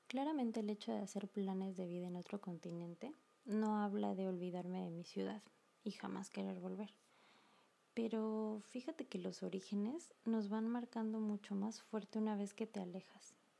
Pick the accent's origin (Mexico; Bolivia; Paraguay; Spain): Mexico; moved away; a pesar de que mi amado México es mi tierra natal